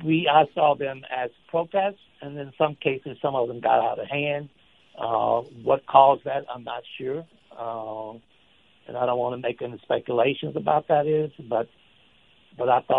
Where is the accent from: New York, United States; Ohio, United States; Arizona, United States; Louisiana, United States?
Louisiana, United States; Shreveport; in Shreveport, which is my hometown.